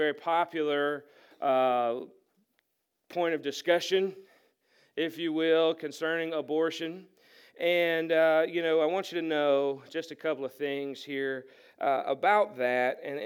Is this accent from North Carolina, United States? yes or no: yes; North Carolina, United States; I'm from Warren County, that ought to cover it.